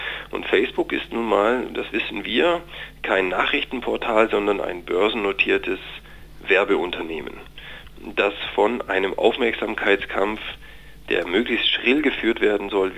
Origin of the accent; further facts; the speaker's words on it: Germany; Gerade wir als Deutsche sollten aufpassen